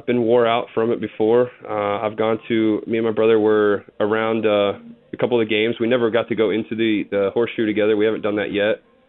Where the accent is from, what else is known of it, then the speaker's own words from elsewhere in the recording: Newark, Ohio, United States; and I was from Newark. So it was just right down the road. But yes, we were Ohio based.